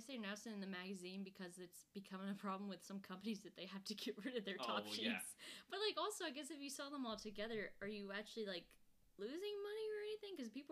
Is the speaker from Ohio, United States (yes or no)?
no; Lexington, Kentucky, United States; now in Louisville, United States; Like, I'm from Lexington, and I know they're, the people I've heard, they just got some rain